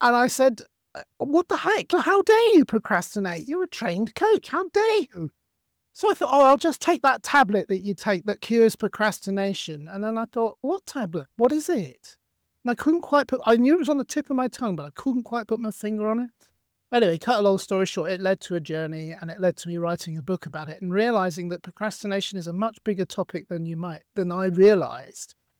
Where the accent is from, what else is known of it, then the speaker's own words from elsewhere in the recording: United Kingdom; But as you can tell, I'm British and I live here in Britain.